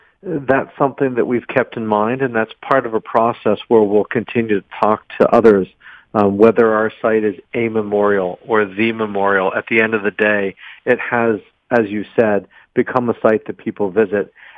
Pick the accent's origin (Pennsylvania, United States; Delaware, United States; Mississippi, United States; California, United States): Pennsylvania, United States; Pittsburgh; I'm born and raised in Pittsburgh